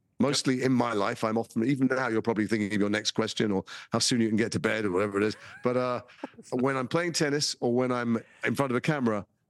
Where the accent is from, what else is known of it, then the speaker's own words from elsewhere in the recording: Liverpool, North West England, United Kingdom; I'm from Liverpool, so I grew up with football is a religion there. And I'm from four boys